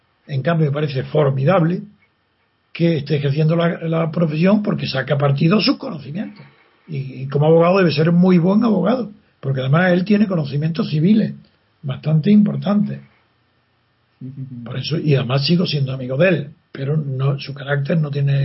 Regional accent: Andalusia, Spain; como soy andaluz

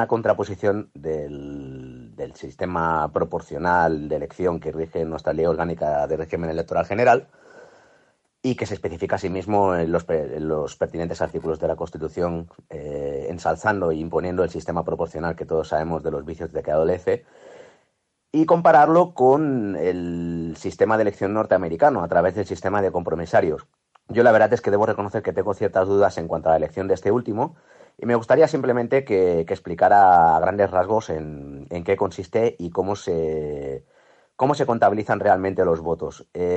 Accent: Badalona, Catalonia, Spain; Soy de Badalona.

